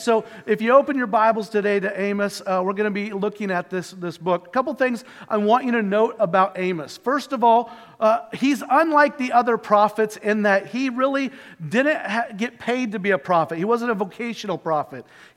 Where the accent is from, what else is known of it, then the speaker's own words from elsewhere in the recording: Kansas City, Missouri, United States; I grew up in Kansas City. We would go down to the Salvation Army Center multiple times a year